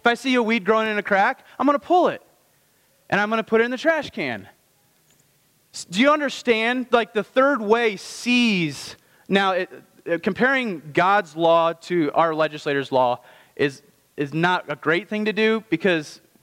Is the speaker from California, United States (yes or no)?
no; Indiana, United States; moved away as an adult; now in Bridgewater, United States; And in doing so, which I did 12 years ago, I'm from Indiana, all right? I don't know if everybody knows that or not. So I moved to Virginia